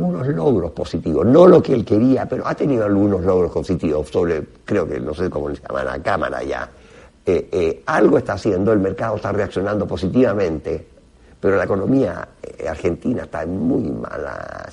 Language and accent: Spanish; Chile; Yo soy de Chile, así que la economía chilena también está un poquito más, está creciendo más lentamente